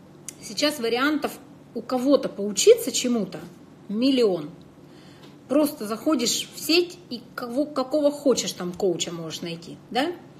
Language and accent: Russian; Krasnoyarsk, Krasnoyarsk Krai, Russia; Вы правда из Красноярска? Ну, он смотрит там красноярские номера. Я говорю, ну да.